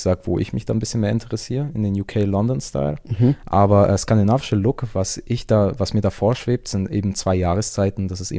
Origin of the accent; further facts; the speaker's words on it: Augsburg, Bavaria, Germany; now in Antwerp, Belgium; ich komme ursprünglich aus Augsburg, wohne aber aktuell in Antwerpen, also in Belgien, sehr eine Designerstadt